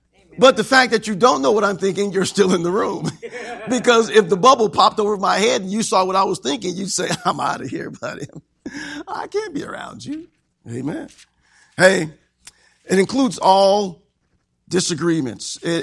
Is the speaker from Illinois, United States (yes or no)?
yes; Illinois, United States; She's from New Jersey. I'm from Illinois. She's from a family of 15. I'm from a family of 4.